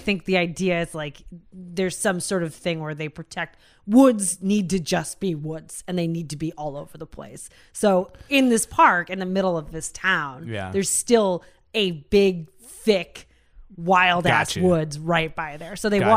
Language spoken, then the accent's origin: English; United States; Well, we're American.